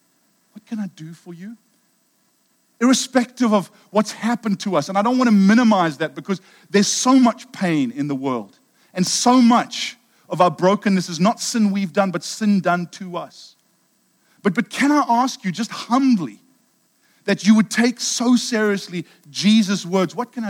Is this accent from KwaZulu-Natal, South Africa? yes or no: yes; Durban, KwaZulu-Natal, South Africa; as a 17-year-old growing up in Durban, part of a faith home, incredible parents, amazing ministry home.